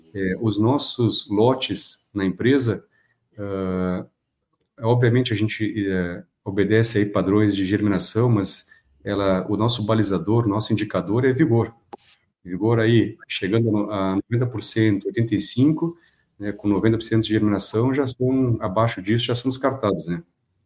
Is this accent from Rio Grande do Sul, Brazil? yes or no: yes; Rio Grande do Sul, Brazil; moved away as an adult; now in Cristalina, Brazil; Marcelo, eu sou natural do Rio Grande do Sul, né